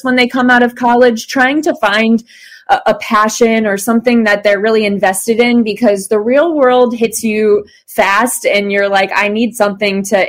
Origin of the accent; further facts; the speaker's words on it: Cleveland, Ohio, United States; born and raised in Cleveland. I grew up in, went to North Royalton schools, born and raised a Cleveland sports fan to my core.